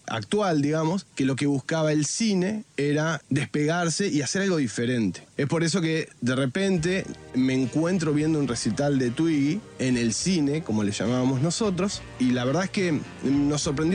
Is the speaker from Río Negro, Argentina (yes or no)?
no; Mercedes, Buenos Aires Province, Argentina; Mercedes, una ciudad cercana a Buenos Aires, a 100 kilómetros, bastante grande ahora, actualmente. Es una ciudad, se puede decir que es una ciudad.